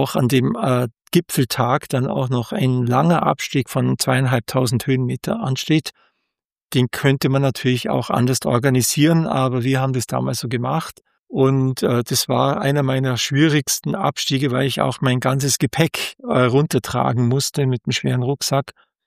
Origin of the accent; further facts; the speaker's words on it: Bavaria, Germany; weil ich komme zwar aus dem Allgäu mit den Bergen vor der Haustür